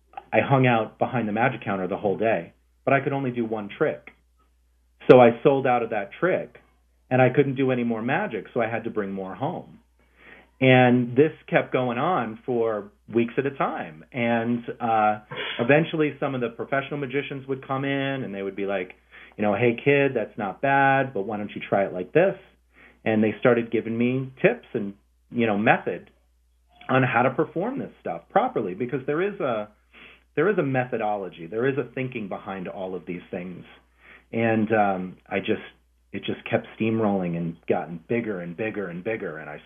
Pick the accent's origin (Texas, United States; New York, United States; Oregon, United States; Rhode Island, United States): Rhode Island, United States; I was a competitive tap dancer. I grew up in Rhode Island.